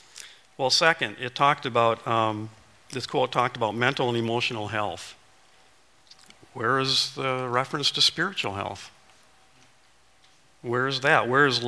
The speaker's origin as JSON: {"language": "English", "region": "Wisconsin", "country": "United States", "tie": "born or raised there", "said": "I was born and raised in Wisconsin, lived here most of my life."}